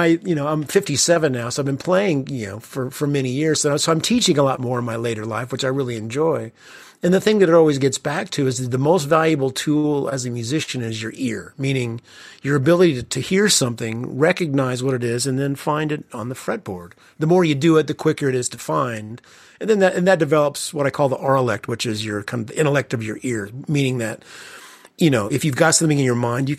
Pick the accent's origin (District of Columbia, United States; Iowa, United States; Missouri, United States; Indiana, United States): Indiana, United States; Evansville; sitting in the driveway at my home where I grew up in Evansville, Indiana. I kind of grew up in a smallish Midwestern town